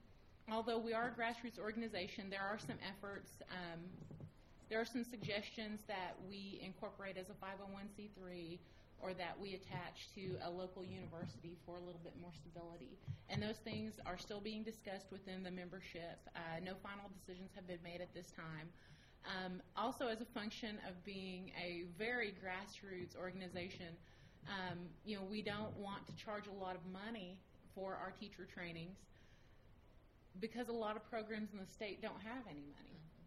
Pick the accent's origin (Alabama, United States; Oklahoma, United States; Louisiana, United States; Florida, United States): Oklahoma, United States; I know, my home state of Oklahoma.